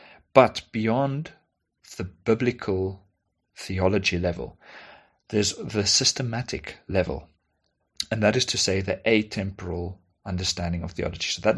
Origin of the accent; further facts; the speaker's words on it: South Africa; as a South African